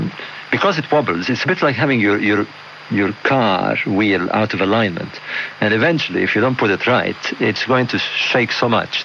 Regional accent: Egypt; now in England; I was born in Egypt, but brought up in Egypt, yes.

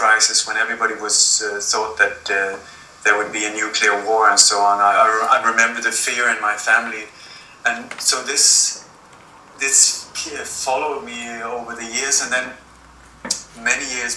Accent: Denmark; I was born in Denmark and raised in a family that was very much involved in the resistance against the German invasion or occupation.

